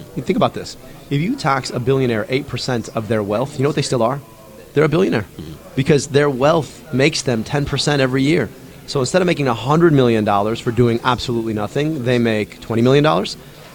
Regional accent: Michigan, United States; I could go 15 minutes from where I grew up and travel the same distance into the city of Detroit or city of Pontiac.

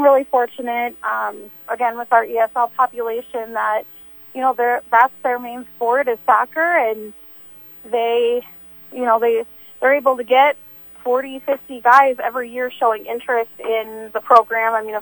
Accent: Yankton, South Dakota, United States; I grew up in Yankton, so I played soccer in Yankton from like 14 years old to 19

